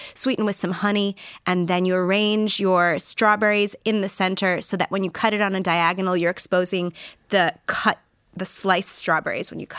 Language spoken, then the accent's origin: English; Canada; I'm from Canada